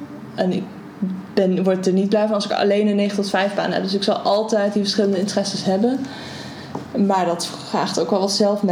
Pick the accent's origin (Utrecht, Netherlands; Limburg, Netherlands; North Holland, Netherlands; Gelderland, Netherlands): Gelderland, Netherlands; Nijmegen; ik kom uit Nijmegen